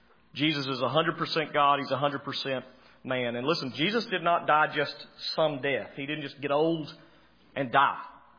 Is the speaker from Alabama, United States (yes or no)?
yes; Alabama, United States; I don't think I'm saying that right, but I'm from Alabama.